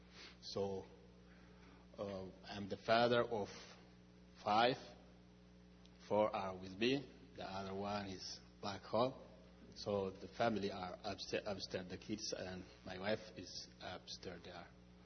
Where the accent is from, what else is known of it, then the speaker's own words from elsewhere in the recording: Ethiopia; English is a second language; I'm from Ethiopia. So, I've been born in Christian family. Orthodox Christian in Ethiopia